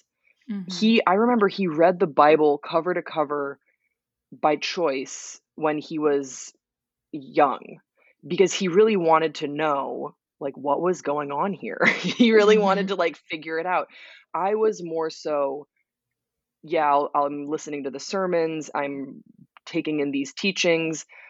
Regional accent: Waterloo, Wallonia, Belgium; It was a wonderful country and a wonderful city to grow up in. I grew up in Waterloo, and it was just the best.

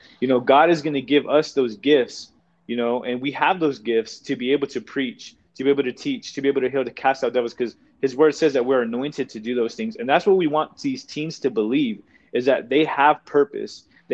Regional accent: California, United States; Of course, you know, I've came from California, Jesse's came from California, you know, we came from California

